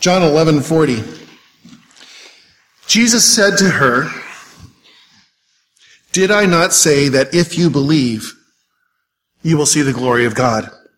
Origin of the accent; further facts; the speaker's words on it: Jerome, Idaho, United States; Remember, I'm a small-town kid. We came a long ways from Jerome, Idaho to Portland, Oregon for Winter Youth Convention.